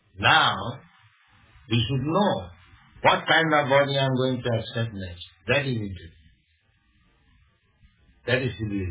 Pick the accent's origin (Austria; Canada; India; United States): India; You are Australian, I am thinking I'm Indian, you are thinking I'm Indian.